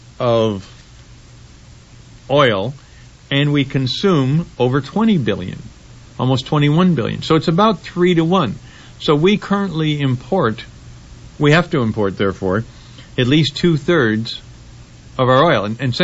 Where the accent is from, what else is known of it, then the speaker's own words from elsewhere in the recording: Rochester, New York, United States; But I certainly like it better than the paper in my hometown of Rochester, New York, the Democrat and Chronicle, and in a lot of cities I've been in.